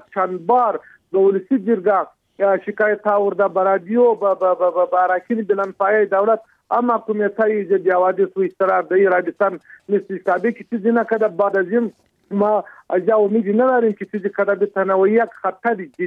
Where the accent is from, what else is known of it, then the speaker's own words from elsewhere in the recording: Afghanistan; ما افغان هستیم